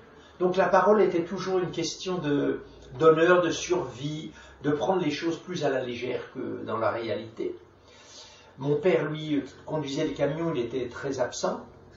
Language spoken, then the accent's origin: French; Troyes, Grand Est, France; also born or lived in Romilly-sur-Seine; Pourtant, quand j'étais petit, on habitait en Champagne, dans une ville qui s'appelle Troyes, mais je suis né à Romilly-sur-Seine, qui est une ville où on fabriquait les chaussettes.